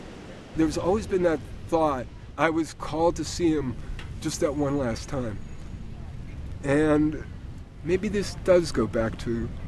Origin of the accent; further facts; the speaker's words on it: Pittsburgh, Pennsylvania, United States; I grew up in Pittsburgh, as far away from an ocean as you could imagine.